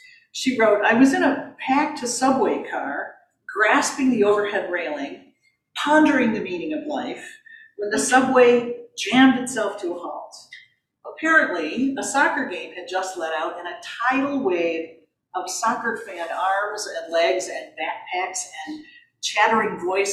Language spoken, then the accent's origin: English; Michigan, United States; I grew up in Michigan.